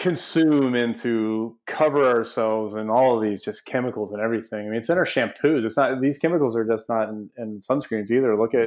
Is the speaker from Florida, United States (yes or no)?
yes; Newport Richey, Florida, United States; You know, I grew up near Tampa in a little place called Newport Richey. On the Gulf Coast